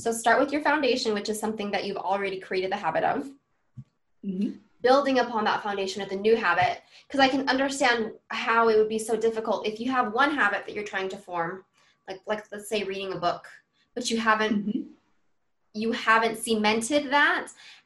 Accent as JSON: {"language": "English", "country": "Vietnam", "said": "last year I went to Vietnam. That's my home country."}